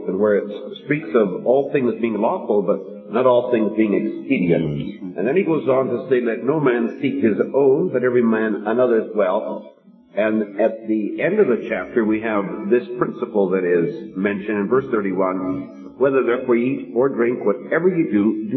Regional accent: Canada; Well, I think I'm qualified. I'm a Canadian.

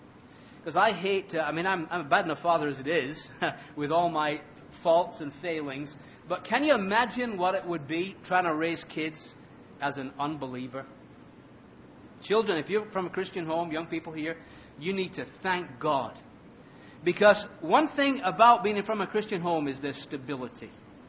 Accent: England, United Kingdom; I don't know, I'm an Englishman. How do you expect me to know this stuff?

